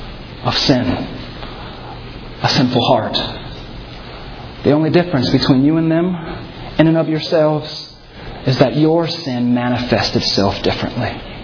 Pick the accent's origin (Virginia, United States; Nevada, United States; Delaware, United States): Nevada, United States; Las Vegas; What if, God, I'm from Vegas, so I can do a little bargaining.